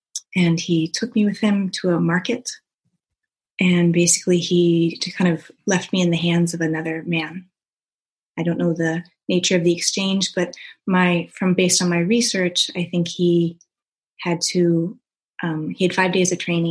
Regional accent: East Coast, United States; So when I was, I grew up on the East Coast of the U.S.

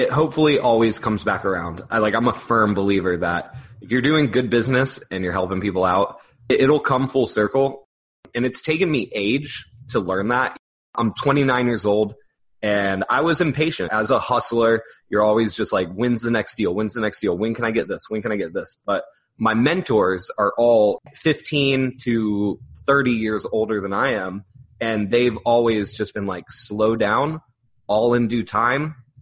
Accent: Orlando, Florida, United States; it's so competitive in Orlando. And this is my hometown. I love my city

